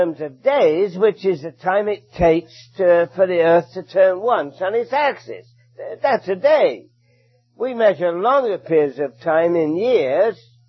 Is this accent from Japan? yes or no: no; England, United Kingdom; now in Hamilton, Canada; We came from England, grew up in an assembly like this in England, and came to Canada